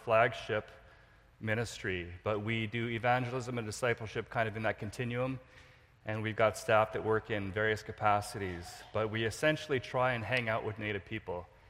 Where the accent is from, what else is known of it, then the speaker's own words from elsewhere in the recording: Douglas Lake, British Columbia, Canada; I grew up on the Douglas Lake Reserve in the 70s. My parents were up here as missionaries.